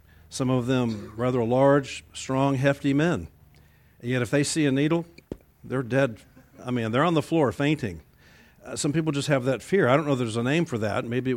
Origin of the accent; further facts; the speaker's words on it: Miami, Florida, United States; I grew up in Miami